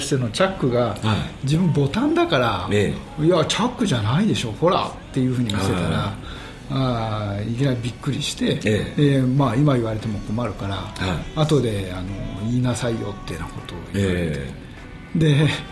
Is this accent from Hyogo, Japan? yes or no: yes; Kobe, Hyogo, Japan; 私はあの神戸出身だから、子供の頃から